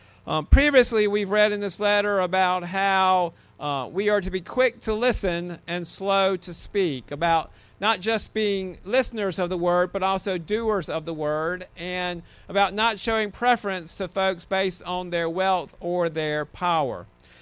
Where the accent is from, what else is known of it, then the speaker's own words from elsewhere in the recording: South Carolina, United States; Now, having been born and raised in South Carolina, I can appreciate the things on this list.